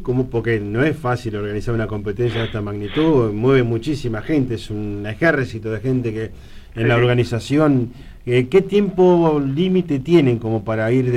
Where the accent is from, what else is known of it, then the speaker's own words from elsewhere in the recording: Carmen de Patagones, Buenos Aires Province, Argentina; yo soy de Patagones